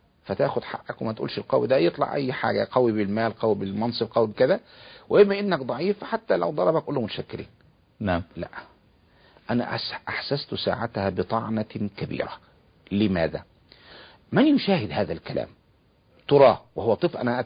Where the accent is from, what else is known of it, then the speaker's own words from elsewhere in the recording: Egypt; انا كمواطن مصري كنت في الخارج،